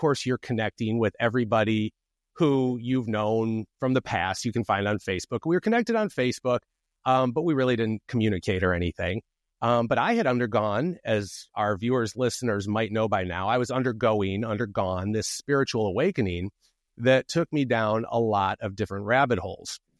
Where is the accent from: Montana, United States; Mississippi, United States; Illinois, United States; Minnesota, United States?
Illinois, United States; Springfield; although we are both from Springfield, Illinois